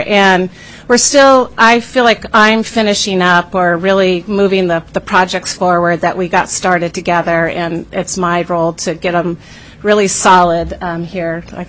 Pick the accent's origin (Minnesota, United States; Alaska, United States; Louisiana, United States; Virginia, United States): Alaska, United States; Douglas; I grew up in Douglas, and I live right now about a quarter of a mile from where I grew up, and it's a great place to grow up in Juneau and Douglas.